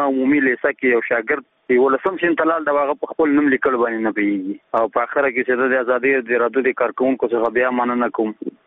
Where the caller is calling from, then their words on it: Nangarhar, Afghanistan; زه د ننګرهار ولایت دی سره کې ولجی دی ولسوالۍ څخه دغه پیغام در تسبتم